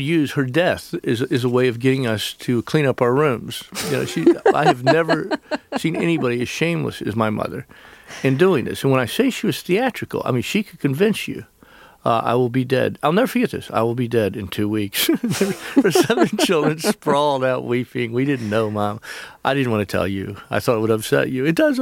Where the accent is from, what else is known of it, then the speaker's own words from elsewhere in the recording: the South, United States; They made us wear these white hats because I'm a Southerner.